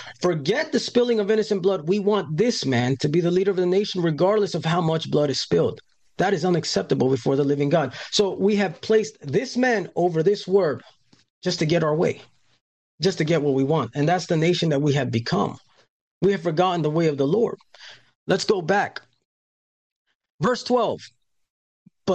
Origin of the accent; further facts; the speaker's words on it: Florida, United States; I'm from Florida, okay?